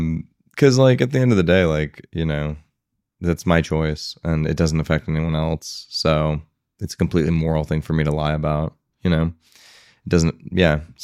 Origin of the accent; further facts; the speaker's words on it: United States; You know, and to me as an American, that was a very foreign perspective.